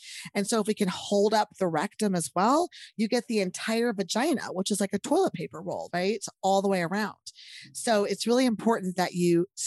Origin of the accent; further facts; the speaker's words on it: Texas, United States; and of course I'm from Texas, so I'm going to use a chili contest as a, as my go-to.